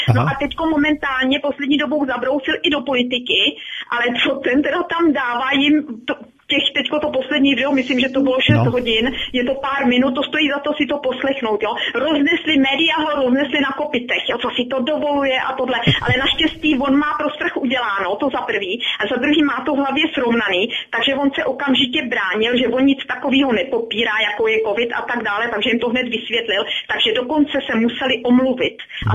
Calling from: Lower Austria, Austria; já volám z Dolního Rakouska. Aha, volám úplně poprvé, protože jsem z Rábora.

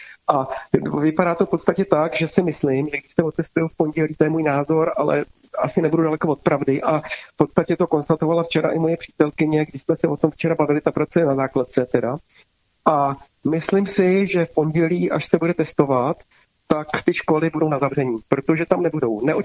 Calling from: Plzeň, Plzeň Region, Czechia; z Plzně, dost často volám

